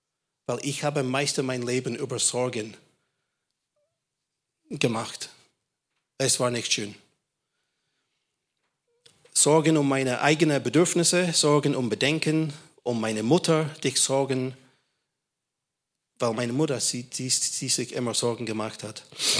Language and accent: German; Scotland, United Kingdom; German is a second language; Ich bin im Schottland aufgewachsen.